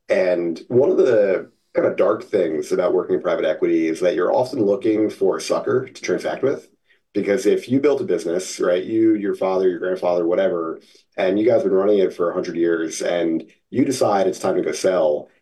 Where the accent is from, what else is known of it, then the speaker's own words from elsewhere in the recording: New Jersey, United States; I grew up in Jersey, factories in Jersey, so like in the area.